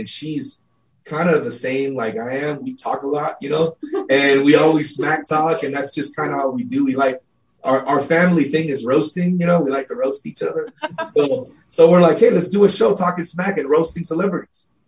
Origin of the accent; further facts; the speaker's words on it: California, United States; now in Idaho, United States; I grew up in California and I actually did a lot of my service there in San Diego.